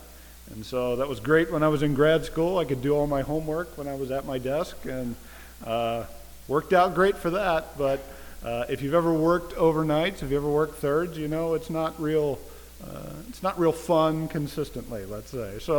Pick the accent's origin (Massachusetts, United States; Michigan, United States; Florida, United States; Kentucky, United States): Kentucky, United States; Bracken County; I'm from Bracken County, Kentucky. Grew up on a tobacco farm there, and grew up in church